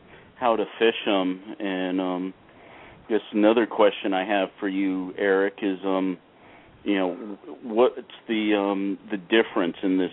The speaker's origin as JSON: {"language": "English", "region": "New Jersey", "country": "United States", "tie": "born or raised there", "said": "which I really haven't fished since I was a kid, growing up on the Jersey Shore with my grandfather."}